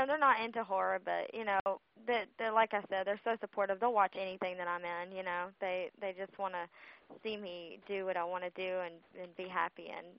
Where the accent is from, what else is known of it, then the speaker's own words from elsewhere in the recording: Jackson, Mississippi, United States; now in California, United States; I'm from Jackson, Mississippi, and I did some modeling in the southern states.